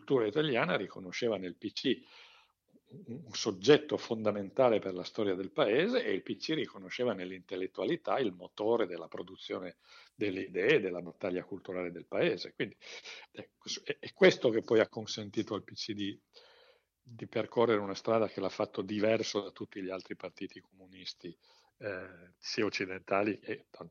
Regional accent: Turin, Piedmont, Italy; Io vengo da Torino, che è una città che ha conosciuto in quegli anni i licenziamenti di centinaia, centinaia, centinaia di operai e di impiegati

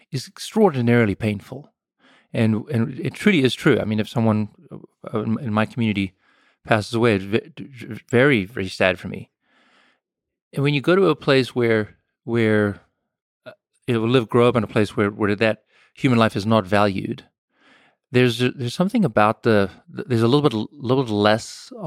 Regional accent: South Africa; so I grew up in apartheid South Africa, but more specifically, the fall of apartheid. So it was the 80s, I was a teenager in the 80s

